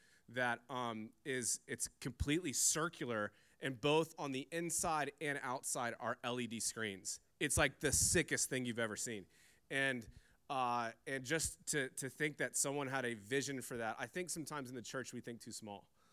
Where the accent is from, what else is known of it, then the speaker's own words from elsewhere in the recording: Norfolk, Virginia, United States; I'm from Norfolk, Virginia. We don't have a lot of woods out here.